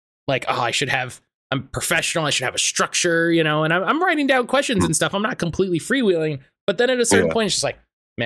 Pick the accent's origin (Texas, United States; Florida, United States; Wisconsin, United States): Florida, United States; Yeah. I'm from Florida, so...